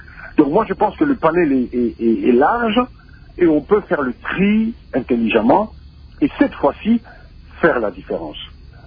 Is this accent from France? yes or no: no; DR Congo; mes chers compatriotes, nous sommes tous des Congolais.